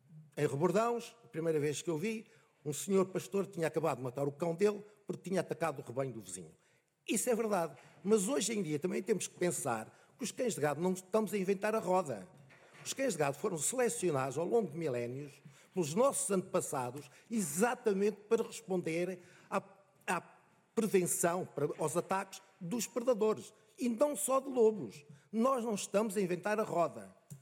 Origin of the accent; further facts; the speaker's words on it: Covilhã, Centro, Portugal; Eu sou da Covilhã e lembro de minha avó falar dos lobos às portas da Covilhã.